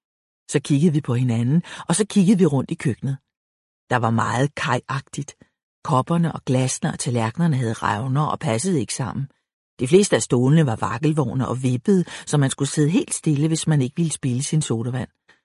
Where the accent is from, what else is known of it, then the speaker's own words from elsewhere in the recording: Copenhagen, Capital Region of Denmark, Denmark; Jeg var fra København.